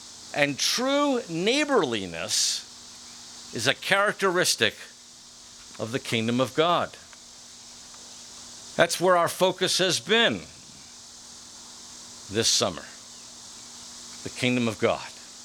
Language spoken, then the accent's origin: English; New York, United States; also born or lived in Pittsburgh / Oklahoma; I told him I came from Pittsburgh. Well, before that, where? Well, Oklahoma. Before that, where? Well, New York.